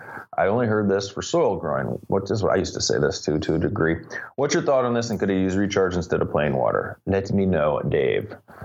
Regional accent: Canada; because I'm Canadian, damn it.

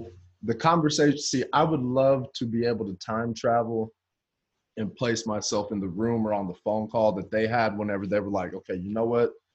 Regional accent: United States; I'm an American, so I probably fall to it too

